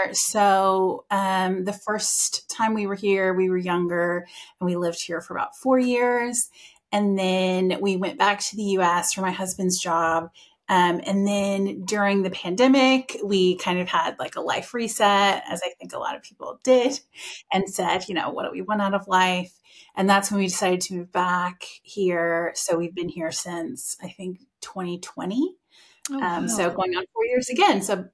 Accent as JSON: {"language": "English", "region": "Texas", "country": "United States", "tie": "born or raised there", "said": "I am very much a Texas girl. My family is very, very proud of being Texan, as I think a lot of Texans can understand. Mm-hmm. I mean, I loved being raised there."}